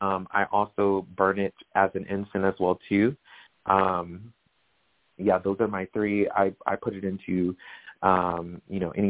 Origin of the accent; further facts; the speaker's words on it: Riverside, California, United States; now in Las Vegas, United States; So I'm in Nevada, Las Vegas.